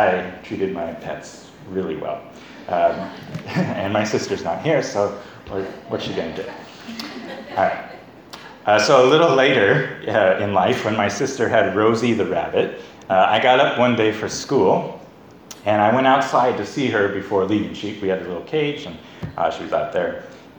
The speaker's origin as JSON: {"language": "English", "region": "California", "country": "United States", "said": "So I come from Northern California."}